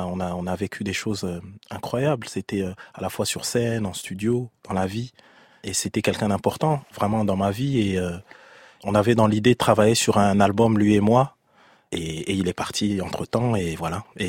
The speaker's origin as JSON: {"language": "French", "country": "France", "said": "mes racines sont congolaises, africaines, je prends soin de mes racines, elles sont importantes, mais mon tronc, mes fruits, mes branches, je suis français, européen."}